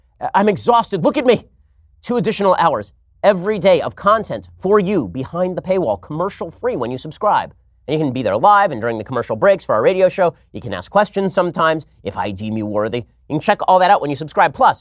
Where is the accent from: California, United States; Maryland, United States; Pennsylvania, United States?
California, United States; she was a terrible attorney general in my home state of California.